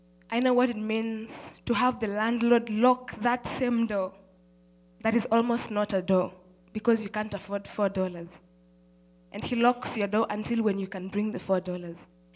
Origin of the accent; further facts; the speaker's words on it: Nairobi, Kenya; born there; I was born in Mathare slums, Nairobi, Kenya, Africa.